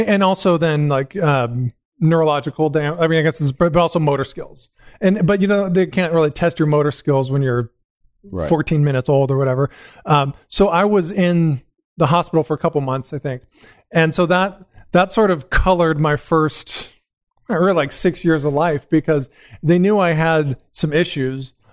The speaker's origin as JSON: {"language": "English", "town": "Carlsbad", "region": "California", "country": "United States", "tie": "born or raised there", "also_born_or_lived": "Oceanside", "said": "No, I was born in Oceanside. Like, I grew up in Carlsbad."}